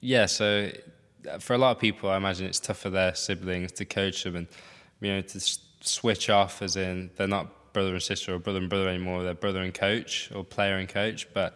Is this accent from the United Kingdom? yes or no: yes; United Kingdom; Obviously, being British helps